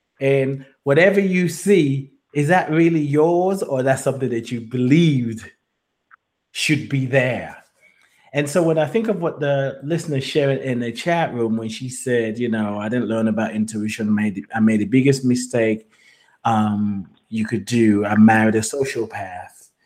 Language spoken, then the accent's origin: English; Nigeria; And it's not necessarily something I heard when I was growing up in Nigeria, which is rather interesting.